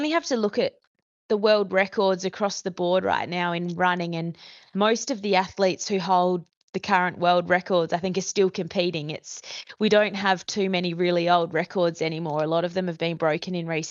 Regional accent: Australia; being an Australian, we were so focused on the Ballarat Marathon here on home soil

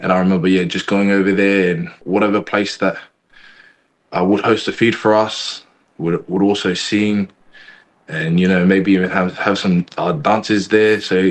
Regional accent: Sydney, New South Wales, Australia; growing up in Sydney and not having much family around, I wasn't very, like, rooted in my culture on a deep level. Like for my both Tongan and Cook Island side.

